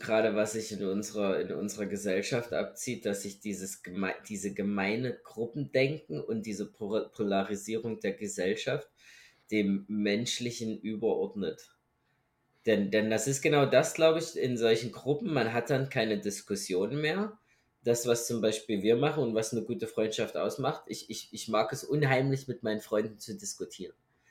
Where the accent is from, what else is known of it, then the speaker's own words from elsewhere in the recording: Germany; wir sind Deutsche, man kann gerne in unsere Geschichte zurückdenken